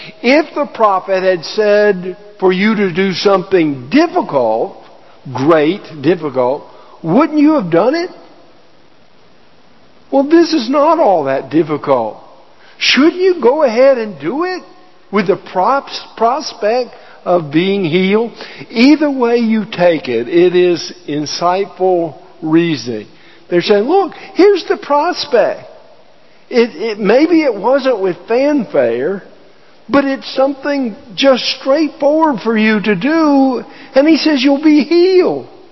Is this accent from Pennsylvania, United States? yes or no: no; Pensacola, Florida, United States; I grew up in Pensacola, and so as I go to beaches around the world, it's hard for things not to come into your mind.